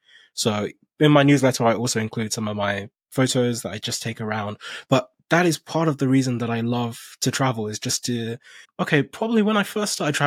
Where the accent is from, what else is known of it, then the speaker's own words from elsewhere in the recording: Nigeria; I'm originally from Nigeria.